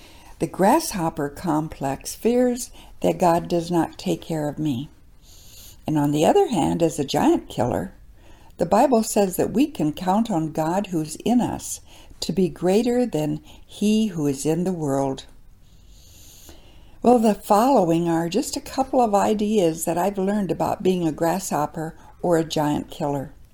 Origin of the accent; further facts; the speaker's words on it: the Dakotas, United States; growing up in the Dakotas as I did, we always had lots of grasshoppers in the summer.